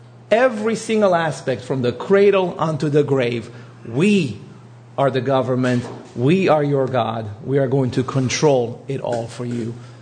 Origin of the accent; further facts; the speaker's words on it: Romania; first language Romanian; English is a second language; And the word freedom in my native language is libertate.